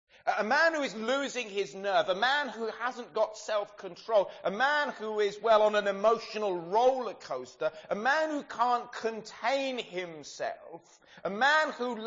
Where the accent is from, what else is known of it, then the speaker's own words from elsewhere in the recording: England, United Kingdom; We as English people are very, very different to the French, who are very different to the Spanish.